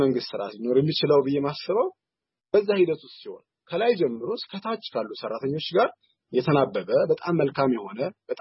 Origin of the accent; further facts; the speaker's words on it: Welkite, Southern Nations, Nationalities, and Peoples' Region, Ethiopia; ተወልጄ ያደኩት ወልቂጤ ከተማ ነው። ጉራጌ ዞን ውስጥ ነውና